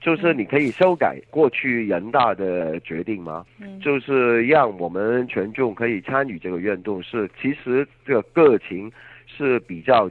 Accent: Hong Kong; 可以让我们香港人可以选我们的行政长官。

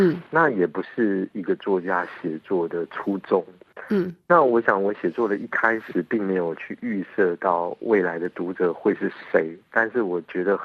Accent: Taiwan; 在我从小在比如说在台湾受到的一个主流价值系统

